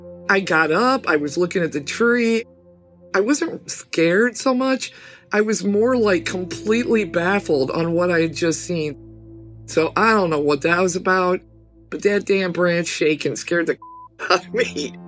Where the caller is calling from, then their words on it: St. Louis, Missouri, United States; I'm calling from St. Louis, Missouri, and I have a couple stories for you.